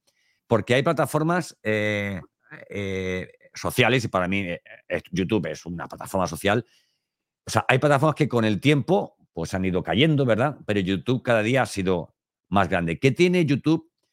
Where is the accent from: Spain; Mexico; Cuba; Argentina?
Spain; Alicante, Valencian Community; now in Seville, Spain; yo vivo en Sevilla, soy de Alicante, pero vivo en Sevilla